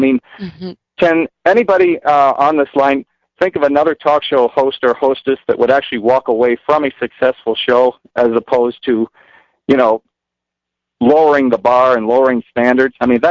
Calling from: Chicago, Illinois, United States; calling from Chicago.

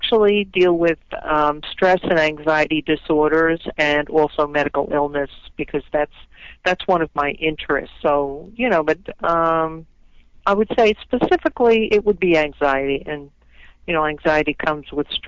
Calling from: New Jersey, United States; New Jersey.

